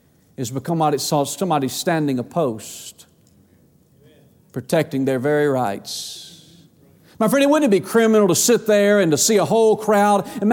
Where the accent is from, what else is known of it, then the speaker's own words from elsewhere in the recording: Georgia, United States; And so I'm from Georgia, and so I'm up kind of getting used to Tennesseans